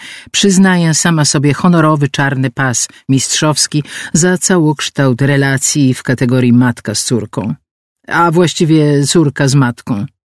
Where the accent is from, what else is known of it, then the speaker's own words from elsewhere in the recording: Warsaw, Masovian Voivodeship, Poland; Urodziłam się i mieszkam w Warszawie, co jest plusem i przekleństwem jednocześnie, ale o tym potem. Jak już wspomniałam, mam lat 58 plus